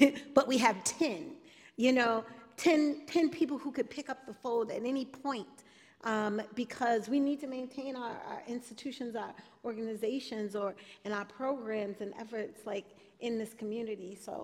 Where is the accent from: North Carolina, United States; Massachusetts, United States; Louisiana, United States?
Massachusetts, United States; Roxbury; since the time that, you know, I was a kid to now, growing up in Roxbury, that don't exist.